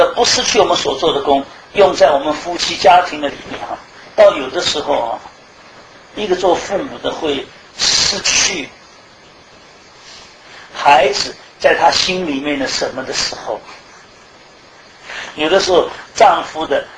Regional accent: China; 跟我什么关系？我是中国人，跟我什么关系？

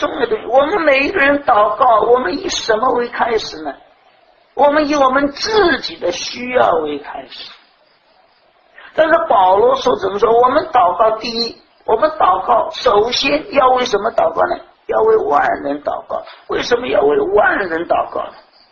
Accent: China; 这是我中国人的头脑

